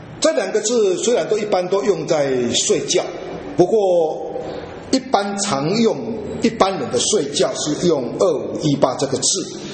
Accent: China; 这个在我们中国人东方人比较没有这样的用法，我们中国人大概没早期我们中国人是没有这种用法的。

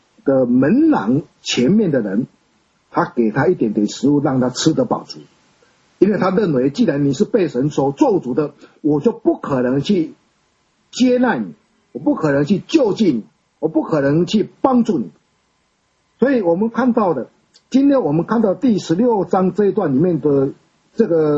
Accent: Taiwan; 就如同我们现在台湾人一样，我们台湾人讲话有一点是台湾国语，台湾话跟那个闽南话跟这个我们说这个北京话，它会混杂在一起的

